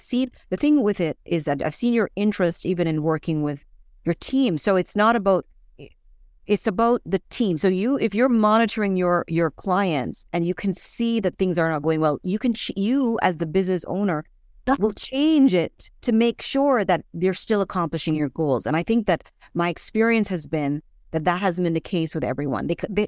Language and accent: English; Jamaica; growing up in Jamaica, most of us grew up very entrepreneurial.